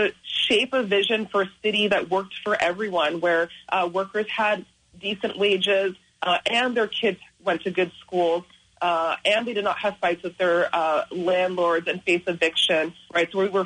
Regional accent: New Rochelle, New York, United States; So I was born and raised in New York State, in New Rochelle, actually, not too far from the studio. My parents settled in New York in the 70s from Nigeria

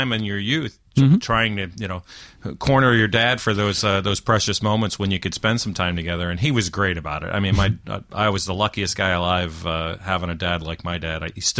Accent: Poestenkill, New York, United States; I grew up in the great booming metropolis of Postenkill, New York. and growing up in Postenkill, right next to my mom and dad's house that they moved to when I was 7 years old

